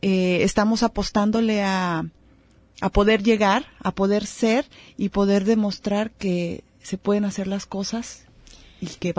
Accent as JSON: {"language": "Spanish", "country": "Mexico"}